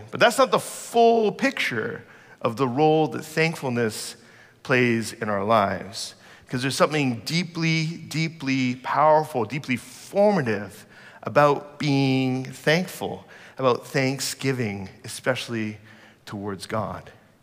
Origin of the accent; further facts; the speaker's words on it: Canada; I'm a Canadian, you know, being impolite is like a cardinal sin for us, right?